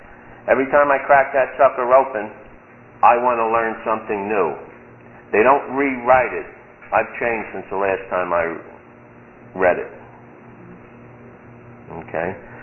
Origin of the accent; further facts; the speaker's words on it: Brooklyn, New York, United States; a Brooklyn boy and I say it like I at least think it. You know, I know you didn't get that given my lack of accent, but...